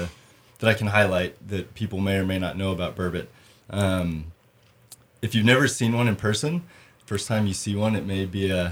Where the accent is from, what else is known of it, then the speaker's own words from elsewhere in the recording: Oklahoma, United States; moved away as an adult; I was born and raised in Oklahoma. I spent 23 years of my life in Oklahoma, and was actually going to undergraduate to become a physical therapist.